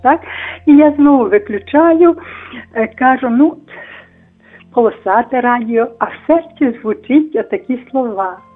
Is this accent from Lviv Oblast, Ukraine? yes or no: yes; Lviv, Lviv Oblast, Ukraine; я зі Львова.